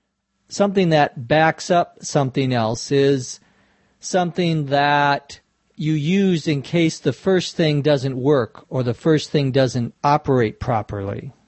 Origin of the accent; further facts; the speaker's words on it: Minnesota, United States; accent: Minnesota; some would pronounce it tag, but in my Minnesota accent it's tag.